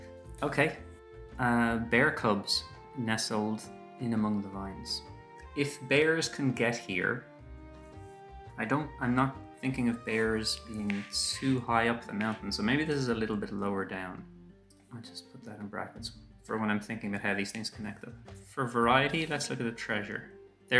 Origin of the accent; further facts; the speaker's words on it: Ireland; I'm from Ireland.